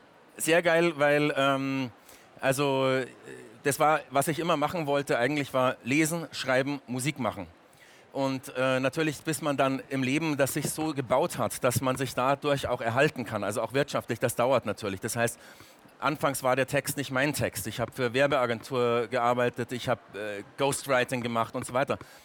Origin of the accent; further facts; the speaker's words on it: Hildburghausen, Thuringia, Germany; In Hildburghausen, meine Heimatstadt in Südthüringen, in der Buchhandlung lese ich natürlich auch und so.